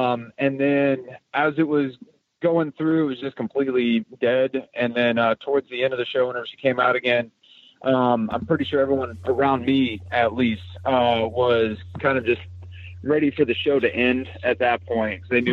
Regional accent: League City, Texas, United States; I'm from League City. It's about maybe 10 minutes away from Houston itself, so it's one of those sprawling metropolitan areas.

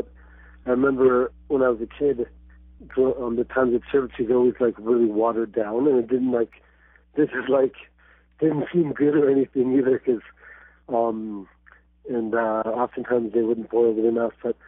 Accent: Quito, Pichincha, Ecuador; I was raised in Quito, in the mountains

